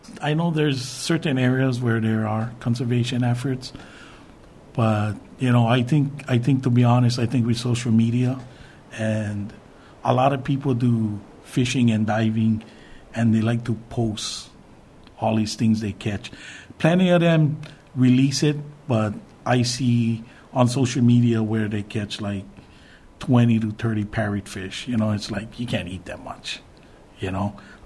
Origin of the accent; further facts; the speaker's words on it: Kapa'a, Hawaii, United States; I'm from Kauai, Kapa'a, Kauai.